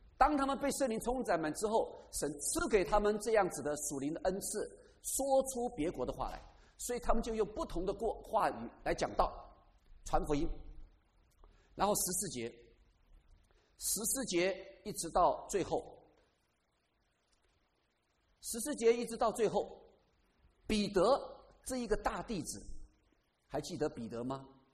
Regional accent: Taiwan; 虽然我从台湾来的哈

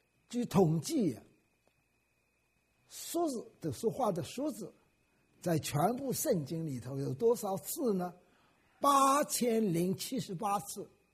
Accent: China; 因此，我们中国人感谢主，神特别恩待我们。我们的历史啊，我们的人民，甚至在今天这个国家里头，你也看出来，我们中国人真是遍满了全世界。

